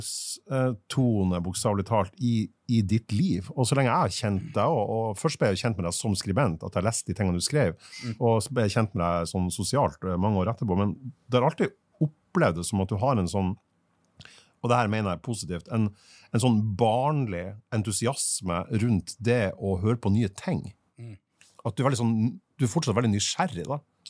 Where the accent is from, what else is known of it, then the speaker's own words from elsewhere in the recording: Fauske, Nordland, Norway; jeg husker at selv på Fauske, der jeg vokste opp, så var det jo tre platebutikker